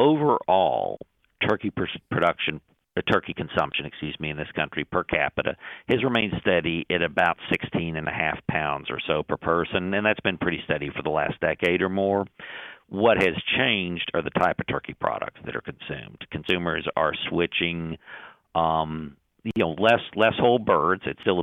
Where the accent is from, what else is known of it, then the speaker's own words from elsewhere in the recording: Texas, United States; But I'm a Texan. I use it for taco meat too, and for chili.